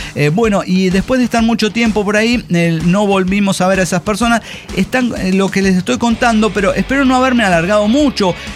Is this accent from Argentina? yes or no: no; Colombia; Y vamos de nuevo con todo el pedo que los colombianos no hablamos caribeño.